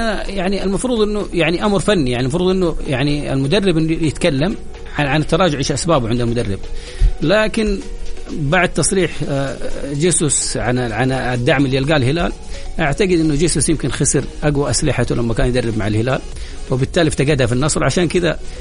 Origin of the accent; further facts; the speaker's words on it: Saudi Arabia; شوف احنا كجمهور سعودي احنا زعلانين